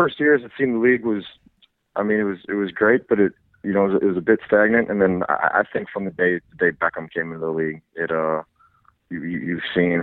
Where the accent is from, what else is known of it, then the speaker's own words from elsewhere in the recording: Chicago, Illinois, United States; You know, I was from Chicago. You know, unfortunately, growing up, I didn't watch as much soccer as I, you know, probably should have.